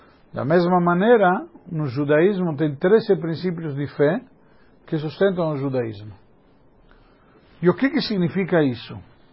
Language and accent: Portuguese; Argentina; Eu menos, porque sou argentino.